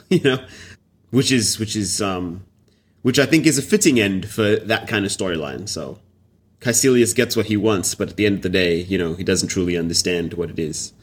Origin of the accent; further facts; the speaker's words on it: Boston, Massachusetts, United States; accent: Boston; It's my Boston accent.